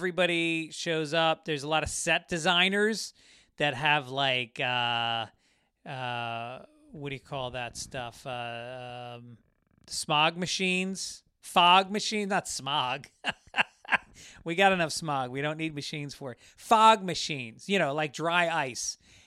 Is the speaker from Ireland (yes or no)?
yes; Ireland; I am Irish.